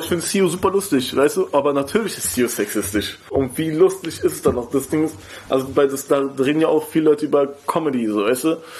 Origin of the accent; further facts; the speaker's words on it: Berlin, Germany; ich komme aus Kreuzberg und da war halt früher ein bisschen, es war nicht wie heutzutage es ist, sondern es war auch ein sozial schwacher Bezirk